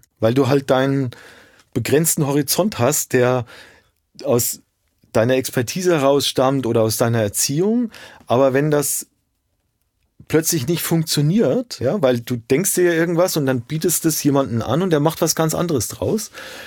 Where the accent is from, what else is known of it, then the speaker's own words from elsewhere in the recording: Rhön, Germany; Ja, also ich komme aus der Rhön, bin da geboren. Die Rhön ist ist mitten in Deutschland und eine Region, die wenig Leute kennen.